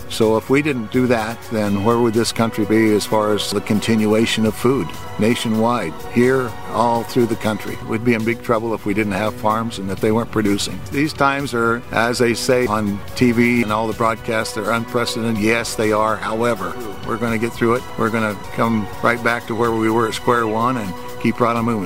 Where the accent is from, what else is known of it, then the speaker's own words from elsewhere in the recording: Idaho, United States; from Payette County, Idaho, and I'm still farming